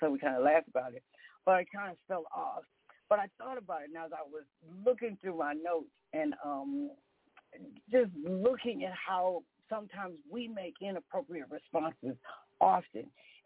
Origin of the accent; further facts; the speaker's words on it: Minnesota, United States; Over the weekend, I had the blessing to able to go to my hometown, Minnesota.